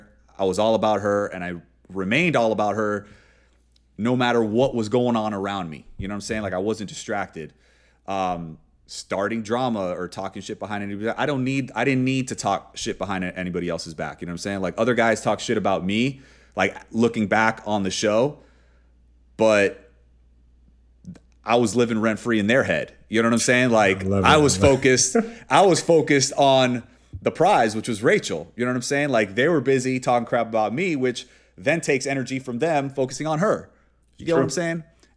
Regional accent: Miami, Florida, United States; since I'm from Miami, the land of hot, fake ass, fake boobs, and fake cheeks

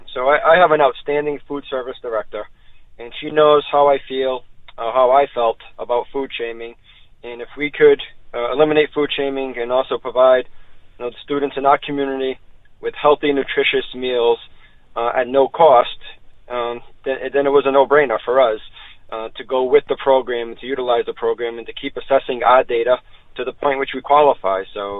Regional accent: New Bedford, Massachusetts, United States; So I think about my colleagues in New Bedford, Fall River, my hometown, got to give a plug, in New Bedford.

